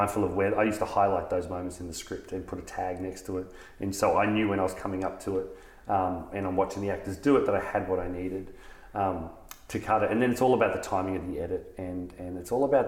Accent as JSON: {"language": "English", "country": "Australia", "said": "But as Australian films, we don't do that enough."}